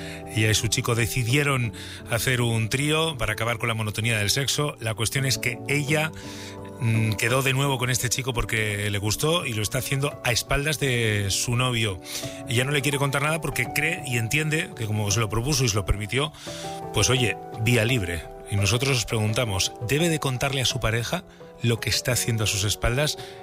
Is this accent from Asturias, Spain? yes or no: no; Burgos, Castile and León, Spain; paisana, burgalesa.